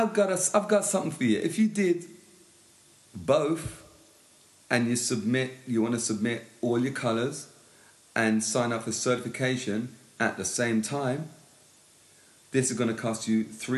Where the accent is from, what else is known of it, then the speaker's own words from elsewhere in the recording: London, United Kingdom; born there; I was born in London. My parents still live in London. And I just choose to live just on the tip of London.